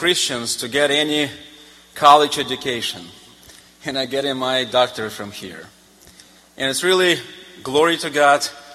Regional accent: Siberia, Russia; I grew up in Siberia, Russia, where my family was sent in exile after my great-grandfather was killed for his faith, and both of my grandfathers were in prison camps for their faith.

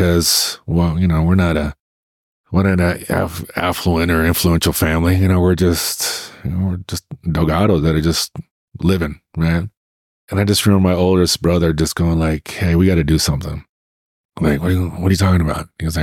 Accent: Sparks, Nevada, United States; so at Sparks High, I was a kid, you know, I grew up on Greenbrae, right there, Greenbrae and Sullivan.

